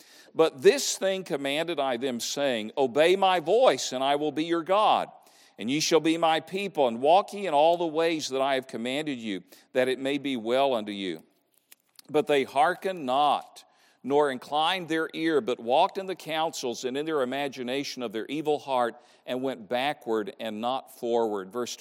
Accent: Tennessee, United States; It's a real problem for us Southerners. I grew up in East Tennessee.

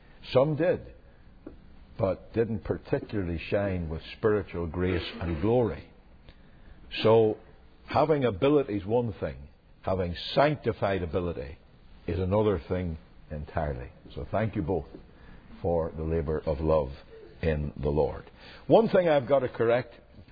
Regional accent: Northern Ireland, United Kingdom; I grew up in Northern Ireland, as you know. And I grew up in a little church called Mount Marion.

